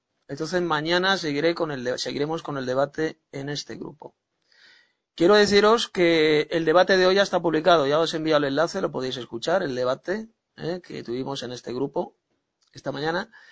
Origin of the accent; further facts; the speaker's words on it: Madrid, Community of Madrid, Spain; de Madrid, España.